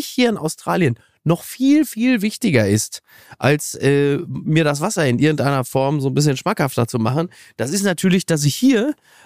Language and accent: German; Germany; moved away